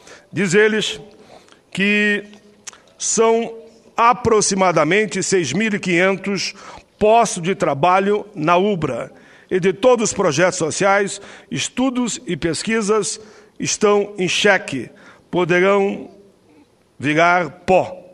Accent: Caxias do Sul, Rio Grande do Sul, Brazil; born there; Canoas, minha cidade de origem política, que nasci em Caxias

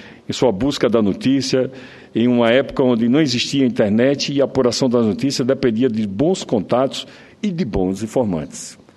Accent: Sergipe, Brazil; lá no meu estado, na UNIT, em Aracaju, capital do meu estado

